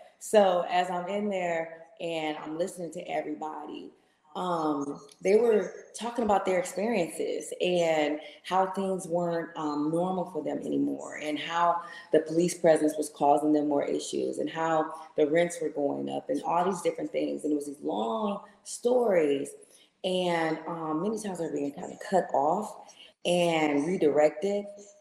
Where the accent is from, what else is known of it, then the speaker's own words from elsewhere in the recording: Muskegon, Michigan, United States; also born or lived in Kalamazoo; born and raised in Muskegon.